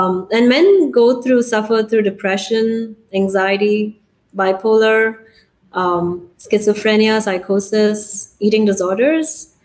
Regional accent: India; I'm Indian. I'm originally from India.

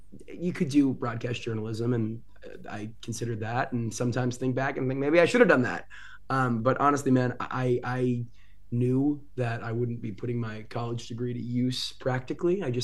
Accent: Boston, Massachusetts, United States; now in Los Angeles, United States; People always say I'm from Boston originally, the East Coast of the U.S.

